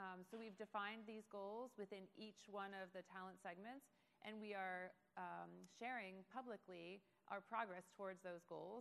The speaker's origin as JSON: {"language": "English", "town": "Erie", "region": "Pennsylvania", "country": "United States", "tie": "born or raised there", "lives_now": "San Francisco, United States", "said": "I live here in San Francisco. I've been here for about 15 years. I come from the East Coast. My hometown is Erie, Pennsylvania."}